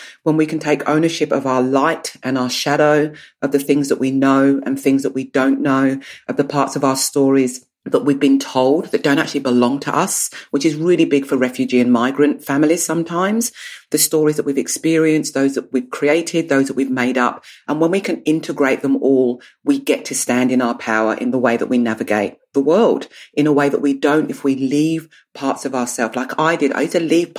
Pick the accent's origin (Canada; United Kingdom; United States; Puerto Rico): United Kingdom; South East England; I grew up in Kent. I grew up with foster parents that loved country and Western music.